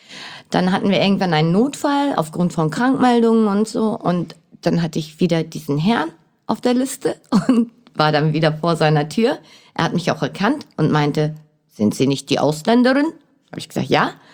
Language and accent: German; Turkey; Ich bin Türkin und ich bin in der Leitungsposition.